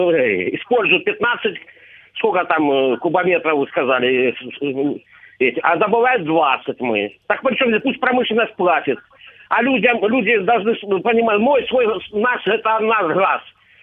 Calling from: Luhansk Oblast, Ukraine; я з Луганської області.

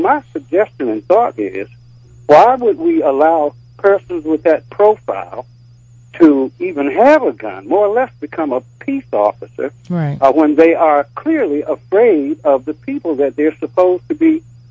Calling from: Virginia, United States; I'm calling from Virginia.

